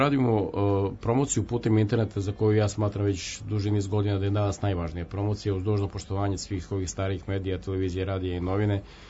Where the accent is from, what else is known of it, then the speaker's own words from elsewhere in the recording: Serbia; Mi smo Srbi